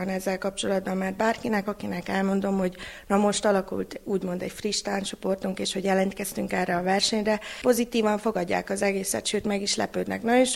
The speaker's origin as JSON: {"language": "Hungarian", "town": "Lunca de Jos", "region": "Harghita", "country": "Romania", "tie": "born or raised there", "said": "Gyimes középlakon születtem, itt lakok."}